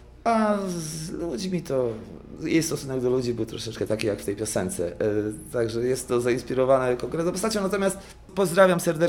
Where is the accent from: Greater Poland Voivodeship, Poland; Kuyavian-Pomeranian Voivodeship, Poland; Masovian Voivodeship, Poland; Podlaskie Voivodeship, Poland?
Kuyavian-Pomeranian Voivodeship, Poland; Bydgoszcz; ja jestem z Bydgoszczy